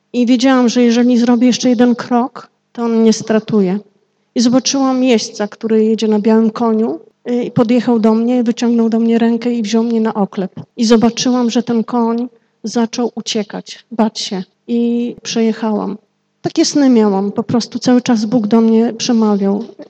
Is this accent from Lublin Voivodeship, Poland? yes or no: no; Jedwabne, Podlaskie Voivodeship, Poland; now in Łomża, Poland; tak jak pastor już powiedział. Pochodzę z Jedwabnego, ale większość czasu teraz spędzam w Łomży.